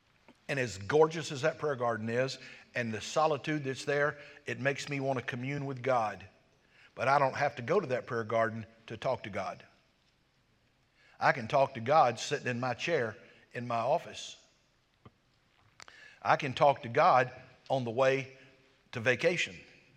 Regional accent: United States; Just because I was raised in America and I've had the blessed privilege of hearing the gospel does not mean that I am more righteous.

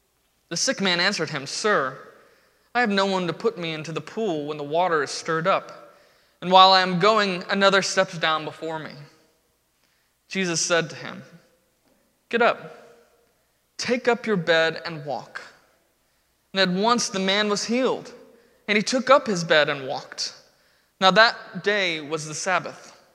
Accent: Arlington, Texas, United States; I grew up in Arlington, just down the road from here.

